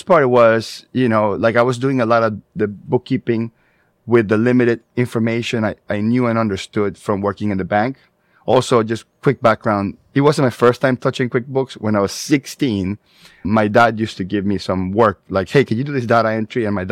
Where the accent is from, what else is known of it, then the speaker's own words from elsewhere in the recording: Florida, United States; is we looked at the database in Florida. We're from Florida.